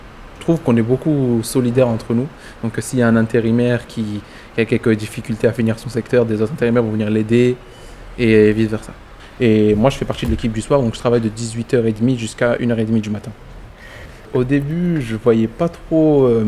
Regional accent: Montpellier, Occitanie, France; Je suis Montpelliérain, né à Montpellier, et je pense que je vais mourir à Montpellier quand même. Depuis que j'ai grandi ici, il y a tous mes amis qui sont ici.

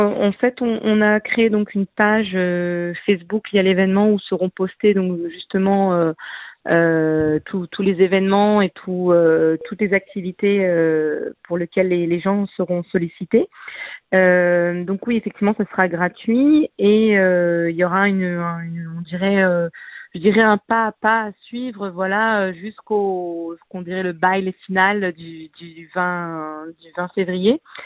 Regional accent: France; also born or lived in Brazil; je suis une Française qui a vécu plus de 11 ans au Brésil.

